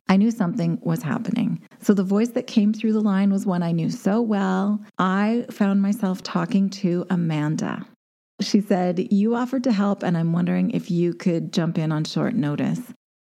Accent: the Prairies, Canada; Now, I'm a girl from the Canadian prairies. I never thought I would visit New York in my lifetime.

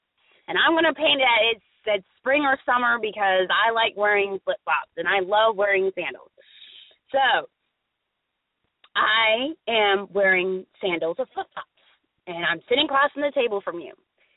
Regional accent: Florida, United States; because I love sandals and flip-flops because I am from Florida.

